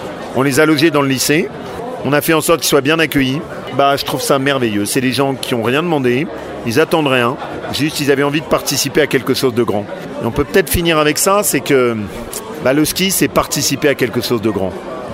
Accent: Auvergne-Rhône-Alpes, France; c'est l'héritage de ces championnats chez nous, en Savoie.

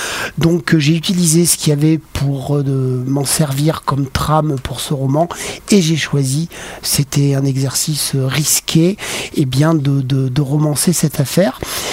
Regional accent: Auvergne-Rhône-Alpes, France; Je suis auvergnat, mais enfin maintenant, l'Auvergne, Auvergne-Rhône-Alpes, c'est la même région.

